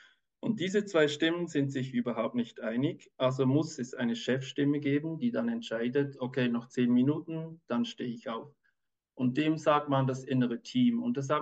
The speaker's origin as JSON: {"language": "German", "country": "Switzerland", "said": "ich bin aus der Schweiz und arbeite seit 14 Jahren mit Kindern"}